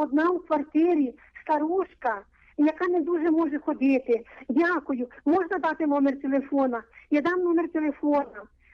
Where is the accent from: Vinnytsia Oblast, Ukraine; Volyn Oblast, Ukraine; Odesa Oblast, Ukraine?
Vinnytsia Oblast, Ukraine; бо я дуже далеко, я з Вінницької області